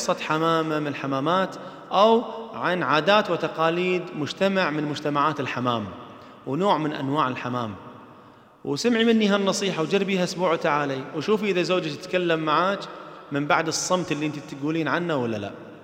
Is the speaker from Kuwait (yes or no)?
yes; Kuwait; واحدة من القصص المشهورة عندنا في الكويت